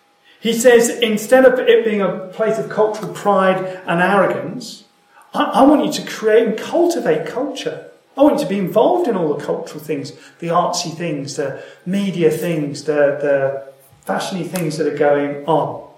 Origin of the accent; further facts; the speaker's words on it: England, United Kingdom; I'm saying English person because I'm English and I only know that's a little dream.